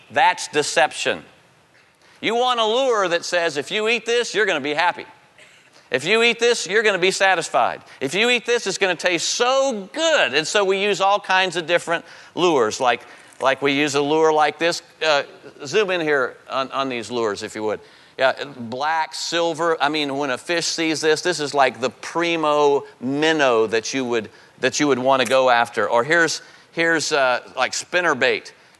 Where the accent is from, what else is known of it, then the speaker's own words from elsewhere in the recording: Florida, United States; When I grew up in Florida, and my dad and I would spend just about every Saturday morning fishing.